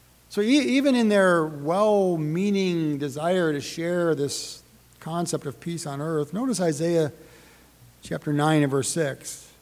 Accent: Detroit, Michigan, United States; Most of you know I grew up in the Detroit area.

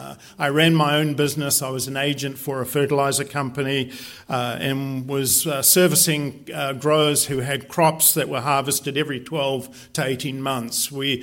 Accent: New Zealand; born there; moved away as an adult; also born or lived in South Africa; I was born in New Zealand. That's near Australia. I came to Ambassador College in 1986

